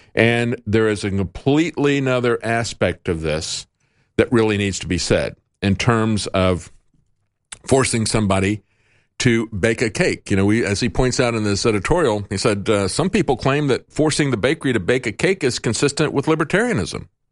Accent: the South, United States; I've said before that growing up in the South, when there was a civil rights revolution there, what I saw was a backlash against government mandates against discrimination.

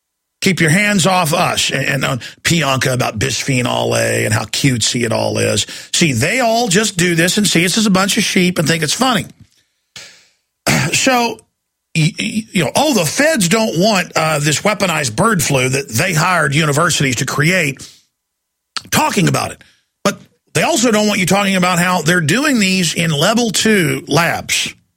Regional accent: Dallas, Texas, United States; And I grew up in Dallas and it's still there.

